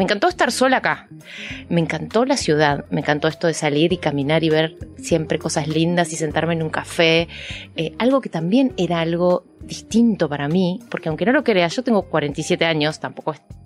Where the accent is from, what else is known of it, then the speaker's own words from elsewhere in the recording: Reconquista, Santa Fe, Argentina; Yo soy de Reconquista, de una ciudad de norte santafesino, 800 kilómetros de acá. Es una ciudad chiquita